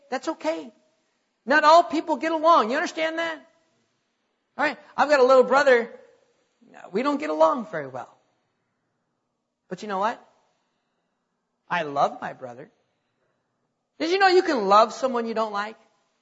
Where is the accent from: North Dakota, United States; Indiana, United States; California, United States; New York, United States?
North Dakota, United States; now in Wylie, United States; I'm glad I'm still in Texas. I like Texas. I was born and raised in North Dakota, and I like North Dakota too, but I like Texas. I like living here.